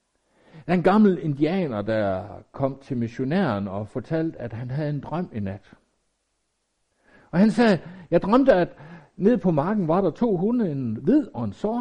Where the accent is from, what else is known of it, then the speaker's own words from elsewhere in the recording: Jutland, Denmark; det, jeg bedst kan som jyde at nøjes med